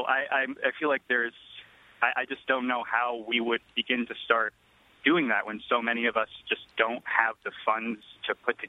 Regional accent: Vermont, United States; now in New York, United States; I'm actually from Vermont originally.

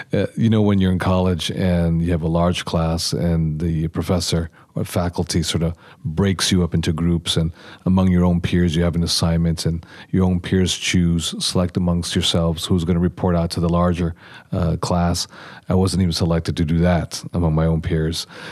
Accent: San Diego, California, United States; I'm the youngest child of a single immigrant mother with a third grade education. I grew up in San Diego, in the barrio of Logan Heights, which is, kind of nearby the southern border with Mexico, with Tijuana.

